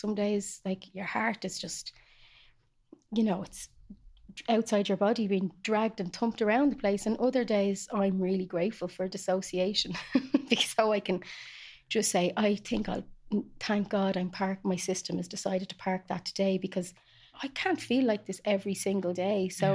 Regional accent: Ireland; growing up in Ireland. And, you know, it was 1980 when I was born.

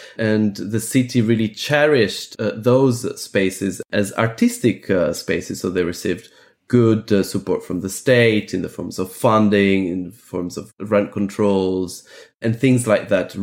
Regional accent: Athens, Attica, Greece; born there; English is a second language; I was born in Athens.

